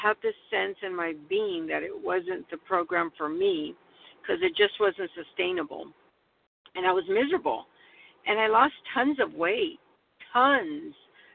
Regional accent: California, United States; from California.

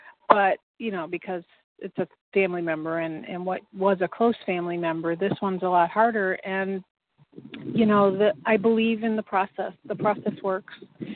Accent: Chicago, Illinois, United States

